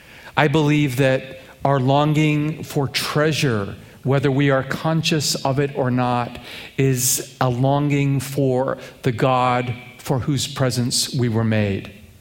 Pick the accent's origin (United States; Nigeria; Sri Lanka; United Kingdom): United Kingdom; England; was a young boy growing up in England, I had a fantasy.